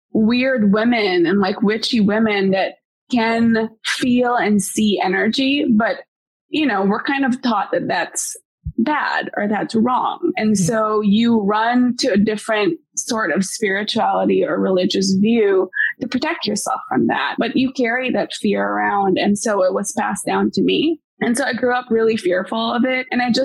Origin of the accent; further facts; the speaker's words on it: Philippines; now in United States; I think what's really interesting and beautiful about being Filipino is the intersection of people's devout religious views and superstition.